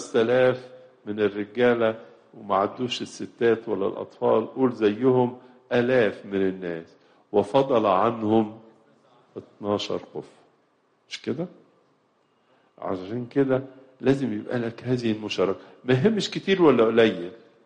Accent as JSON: {"language": "Arabic", "country": "Egypt", "said": "من أعظم الإنجازات اللي حصلت في بلادنا مصر في السنين القليلة اللي فاتت دي"}